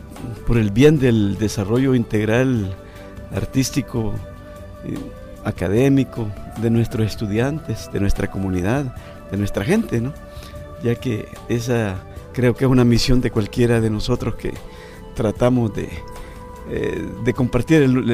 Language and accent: Spanish; El Salvador; yo soy salvadoreño, me vine rápidamente